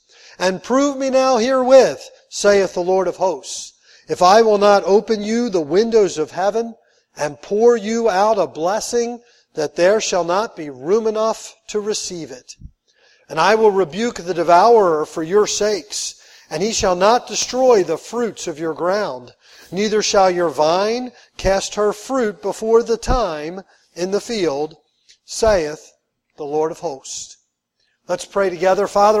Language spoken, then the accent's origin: English; Philadelphia, Pennsylvania, United States; When I was a kid, I grew up in Philadelphia, kind of a tough area.